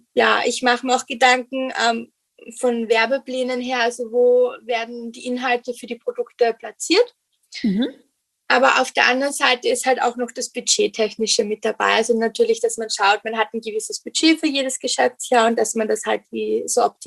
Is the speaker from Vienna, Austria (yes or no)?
yes; Vienna, Austria; gebürtige Wienerin. Also meine Großeltern kommen teils aus den Bundesländern von Österreich. Mhm. Aber ich bin wirklich in Wien aufgewachsen.